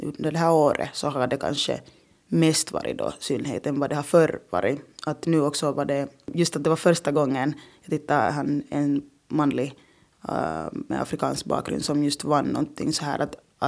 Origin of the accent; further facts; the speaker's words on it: Finland; first language rw; Jag ska liksom lära mig mitt modersmål som är då Kinyarwanda och då också samtidigt lära mig då finska och svenska.